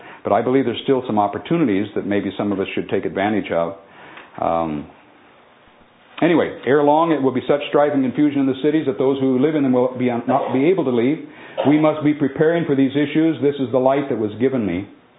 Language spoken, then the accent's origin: English; United States; I appreciate America. I thank God to be the privilege of being an American.